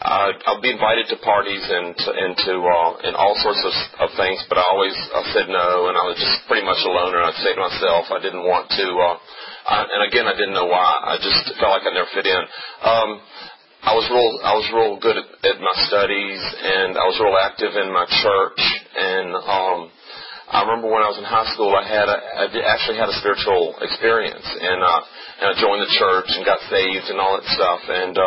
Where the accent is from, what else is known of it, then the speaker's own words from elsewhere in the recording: Cumberland, Virginia, United States; also born or lived in Farmville; And I was born in Farmville, and I grew up on the outskirts of Farmville in Cumberland County, in the town of Cumberland